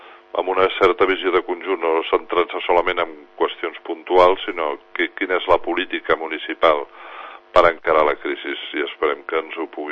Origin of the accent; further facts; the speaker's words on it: Catalonia, Spain; Jo com a català